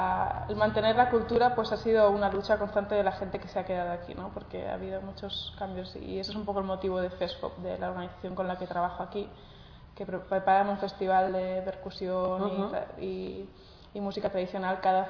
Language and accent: Spanish; Catalonia, Spain; first language Catalan; now in Senegal; Bueno, yo soy catalana y a mí cuando viene alguien extranjero y me hablan catalán en Cataluña